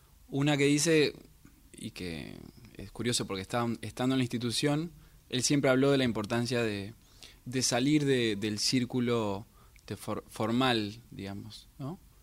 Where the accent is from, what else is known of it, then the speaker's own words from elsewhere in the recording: Buenos Aires, Argentina; sobre todo una generación que salimos, que somos de acá de Capital, que nunca tocamos folclore, que crecimos con el rock